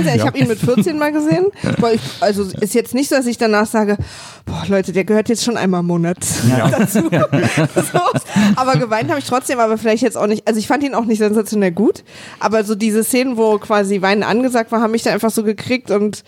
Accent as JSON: {"language": "German", "region": "Berlin", "country": "Germany", "tie": "born there", "said": "Na, Berlin."}